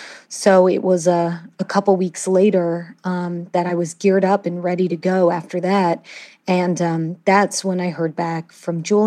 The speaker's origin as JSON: {"language": "English", "country": "Canada", "said": "I'm Canadian"}